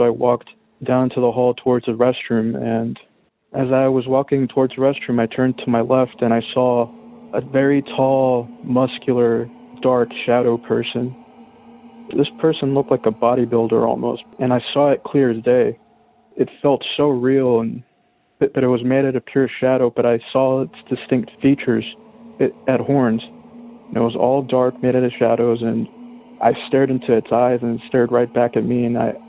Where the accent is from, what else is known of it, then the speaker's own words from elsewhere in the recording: Texas, United States; from Texas